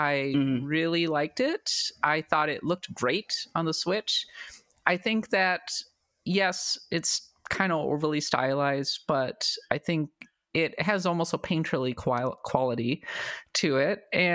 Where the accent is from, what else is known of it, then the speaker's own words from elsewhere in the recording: Minnesota, United States; Yeah, I'm from Minnesota.